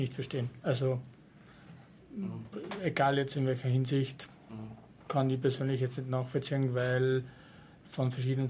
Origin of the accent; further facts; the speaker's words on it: Austria; beispielsweise gibt es auch andere Vereine bei uns in Österreich, die Mitgliedervereine sind